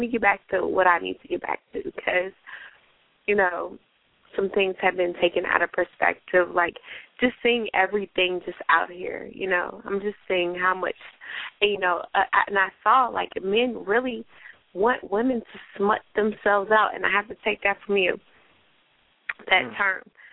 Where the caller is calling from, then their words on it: St. Louis, Missouri, United States; St. Louis, Missouri.